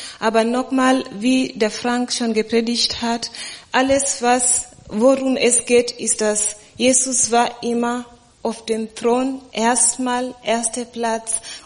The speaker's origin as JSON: {"language": "German", "country": "Kenya", "said": "Und das ist ja in Kenia passiert, wo ich herkomme. Da wurde ich geboren."}